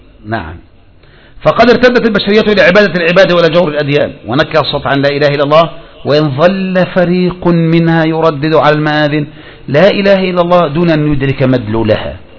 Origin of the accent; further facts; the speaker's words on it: Egypt; مساكين والله يا أخواني طلبة العلم عندنا في مصر.